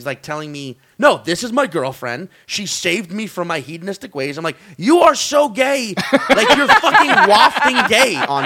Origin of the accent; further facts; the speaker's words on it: New Orleans, Louisiana, United States; growing up in New Orleans on, like, any Mardi Gras, Jazz Fest, Bourbon Street